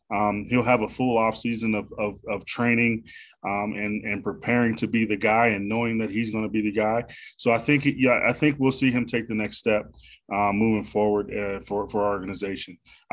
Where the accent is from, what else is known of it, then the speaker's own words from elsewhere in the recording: Pittsburgh, Pennsylvania, United States; I'm from the Pittsburgh area.